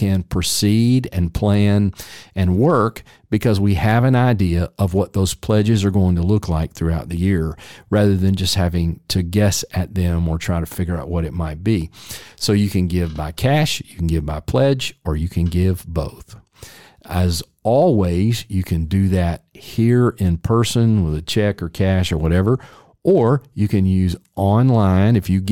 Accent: Memphis, Tennessee, United States; For example, the church where I grew up in Memphis, we did this.

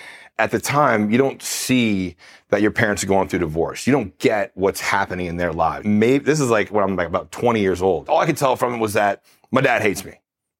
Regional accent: Slidell, Louisiana, United States; I'm from Slidell, Louisiana, born and raised in Louisiana my whole life.

